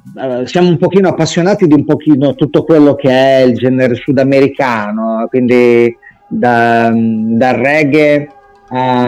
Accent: Emilia-Romagna, Italy; anche noi viviamo, diciamo, in un paese turistico, io sono di Romagnolo, ecco.

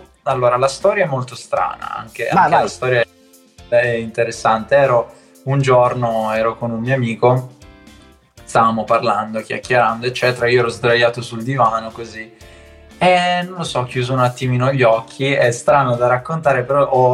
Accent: Settimo Torinese, Piedmont, Italy; vengo da Settimo in provincia di Torino. Ho 20 anni

